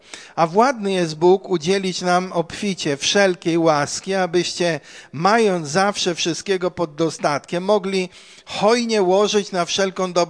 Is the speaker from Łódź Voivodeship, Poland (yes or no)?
no; Białogard, West Pomeranian Voivodeship, Poland; kiedyś jeszcze w dzieciństwie, jak mieszkałem w Białogardzie